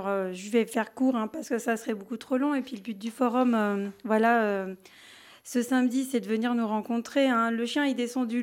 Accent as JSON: {"language": "French", "town": "Lyon", "region": "Auvergne-Rhône-Alpes", "country": "France", "said": "Alors, moi, je suis lyonnaise."}